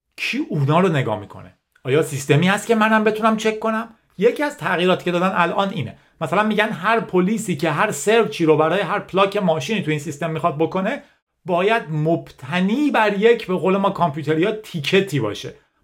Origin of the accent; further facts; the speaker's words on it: Iran; برای ما ایرانیایی که تو شرایط ایران بزرگ شدیم خیلی درکش یه خورده سخت‌تره